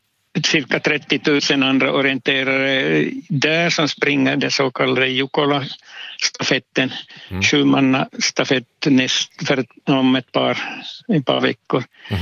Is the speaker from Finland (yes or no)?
yes; Finland; now in Sweden; jag kommer från Finland från början och kommer på senare år flytta över hit och fortsätta som orienterare här så mycket jag kan.